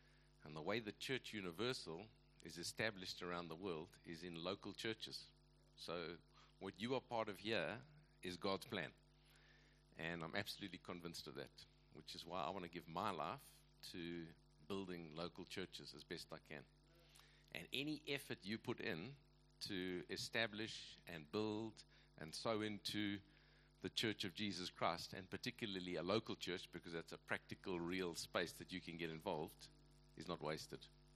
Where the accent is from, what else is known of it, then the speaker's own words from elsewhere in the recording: KwaZulu-Natal, South Africa; I never pursued it growing up in Natal. So I think actually my Zulu is marginally better than my Afrikaans. So that's another whole story. That's because I grew up in a township for many years.